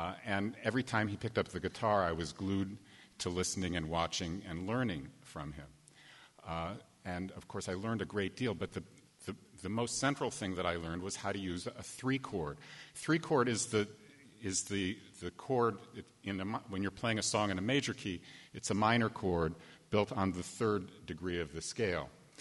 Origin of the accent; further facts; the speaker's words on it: Denver, Colorado, United States; I was a 12-year-old camper at Schwader Camp in the Colorado Rockies. I grew up in Denver.